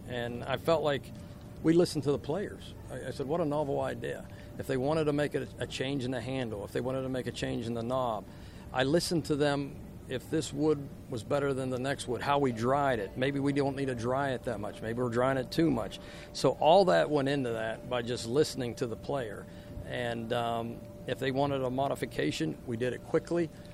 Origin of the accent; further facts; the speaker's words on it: Uniontown, Pennsylvania, United States; Well, I always say, thank God for Western Pennsylvania education. You know, we grew up, we're from Uniontown, and we had woodshop